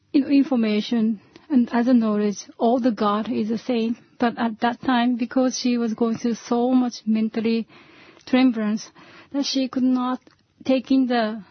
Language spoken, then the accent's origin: English; Japan; I'm from Japan.